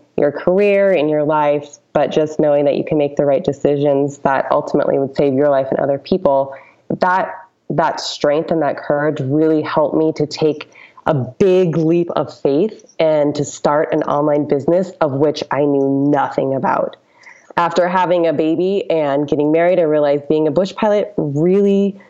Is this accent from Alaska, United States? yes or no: yes; Alaska, United States; born there; but I was born in Alaska, so there's lots of them.